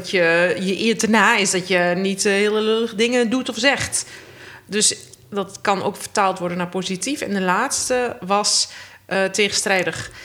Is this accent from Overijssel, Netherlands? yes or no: yes; Enschede, Overijssel, Netherlands; born there; Ik ben in Enschede geboren